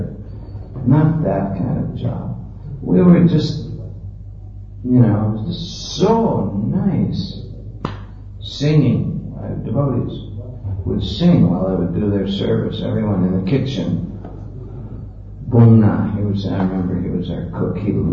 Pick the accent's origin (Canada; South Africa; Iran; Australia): Canada; Vancouver, British Columbia; when I was in Vancouver, which is my hometown, and we just had a small temple.